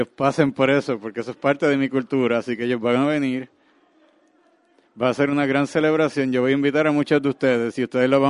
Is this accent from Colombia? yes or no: no; Nigeria; yo soy de Nigeria. Kenia es en el este de África y Nigeria es en el oeste de África.